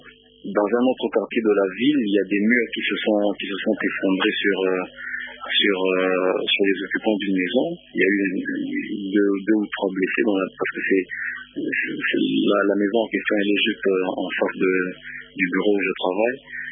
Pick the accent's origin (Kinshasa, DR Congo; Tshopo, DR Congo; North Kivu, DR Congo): North Kivu, DR Congo; Goma; now in Bukavu, DR Congo; Moi, j'ai grandi à Goma, j'ai jamais vécu un tel tremblement de terre, jamais.